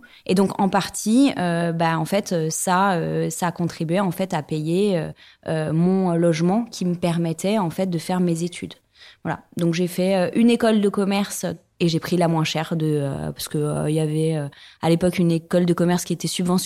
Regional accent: Île-de-France, France; J'ai grandi en région parisienne.

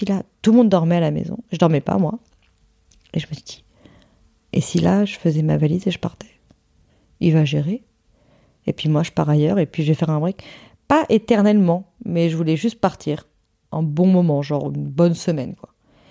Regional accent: Hossegor, Nouvelle-Aquitaine, France; on est parti dans le sud-ouest chez moi, à Osgore

